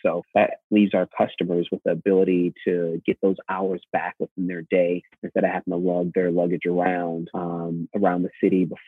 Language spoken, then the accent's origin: English; Florida, United States; also born or lived in California; I'm originally from Florida, went to college and undergrad there, then moved to California after undergrad, went to law school and graduate school out in California, so spent some time there.